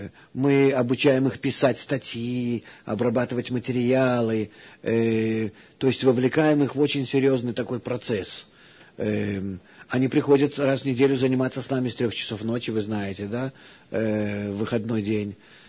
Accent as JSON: {"language": "Russian", "country": "Russia", "tie": "born there", "said": "Я родился в России, вы понимаете, мой характер и так далее. Несмотря на то, что я родился здесь, все-таки у меня свои какие-то особенности внутренние, еврейские."}